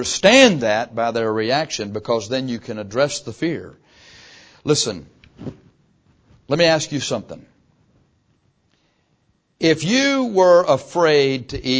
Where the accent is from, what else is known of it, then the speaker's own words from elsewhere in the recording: Texas, United States; We were raised here in South Texas, and probably the predominant religion down here is Catholicism, wouldn't you think? And that's what I was raised.